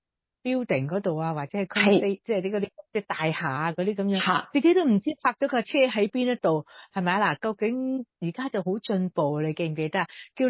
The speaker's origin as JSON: {"language": "Cantonese", "country": "Hong Kong", "tie": "born or raised there", "said": "咁我哋喺香港长大啦，我就即系虽然唔系喺香港出世啦，咁但系香港长大嗰阵时咧"}